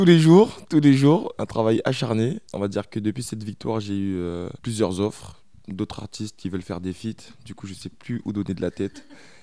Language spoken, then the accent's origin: French; Aulnay-sous-Bois, Île-de-France, France; Je suis originaire de Paris, plus précisément Aulnay-sous-Bois, dans le 93.